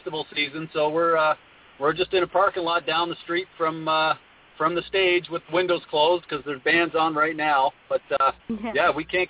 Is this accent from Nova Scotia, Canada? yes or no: no; London, Ontario, Canada; They're in my hometown of London, Ontario, Canada.